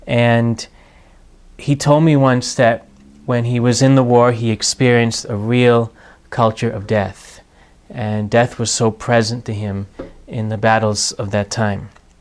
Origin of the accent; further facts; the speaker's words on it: Massachusetts, United States; He actually originally is from Massachusetts, my home state